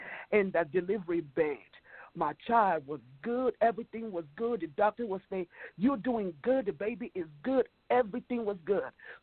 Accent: Nigeria; English is a second language; As you all hear me, I have an accent because I'm originally from Nigeria.

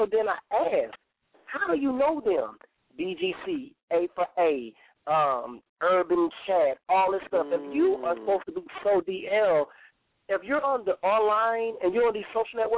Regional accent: Dallas, Texas, United States; because I grew up in South Dallas in the late 80s, early 90s.

